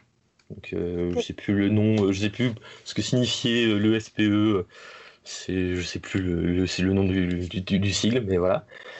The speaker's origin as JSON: {"language": "French", "region": "Normandy", "country": "France", "tie": "born or raised there", "said": "je suis un enfant de la Manche, hein, bon gros normand, hein, fan de cidre et de calva, évidemment, comme tout normand qui se respecte"}